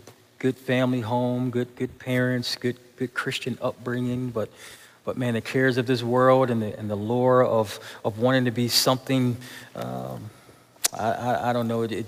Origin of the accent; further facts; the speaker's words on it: Buffalo, New York, United States; I remember, just church I grew up in Buffalo, New York.